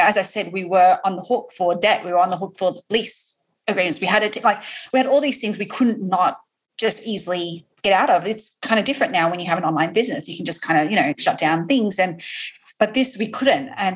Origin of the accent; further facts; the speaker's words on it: Australia; now in United States; I am also an Aussie